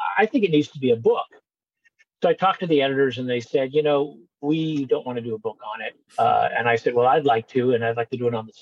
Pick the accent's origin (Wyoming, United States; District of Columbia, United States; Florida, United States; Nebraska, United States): Florida, United States; Miami; One was I thought that growing up in Miami, I knew all about Palm Beach County.